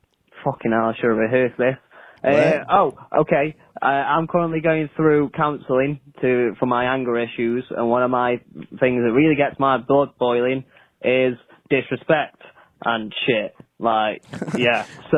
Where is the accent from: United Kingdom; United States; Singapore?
United Kingdom; England; I'm from England.